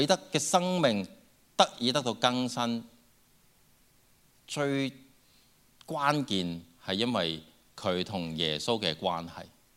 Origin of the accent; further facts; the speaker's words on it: China; 我们中国人仍然是看小自己